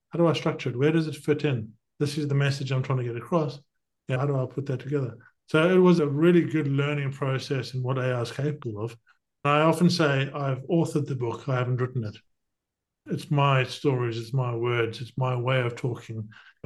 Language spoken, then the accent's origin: English; South Africa; also born or lived in Zimbabwe; now in United Kingdom; I was born in Zimbabwe. I grew up in South Africa. I came to the UK with £400 in my pocket.